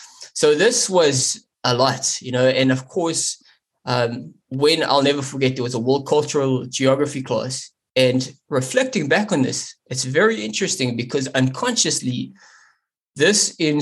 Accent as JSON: {"language": "English", "country": "South Africa", "said": "because I was coming from South Africa"}